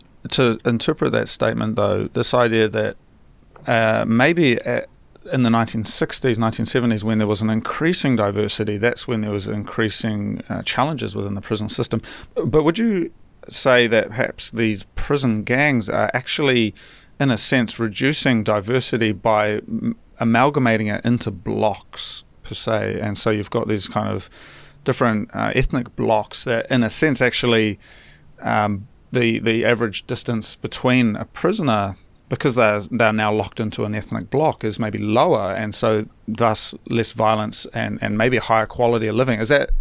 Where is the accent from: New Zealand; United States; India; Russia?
New Zealand; I'm from New Zealand originally